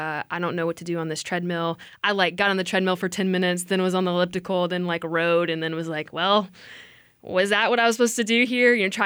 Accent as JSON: {"language": "English", "town": "Houston", "region": "Texas", "country": "United States", "lives_now": "Waco, United States", "said": "I'm originally from Houston."}